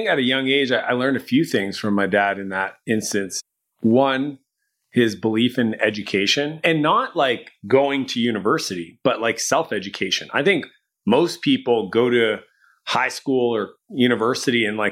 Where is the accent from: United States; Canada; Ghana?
Canada; I'm Canadian, so that's real money.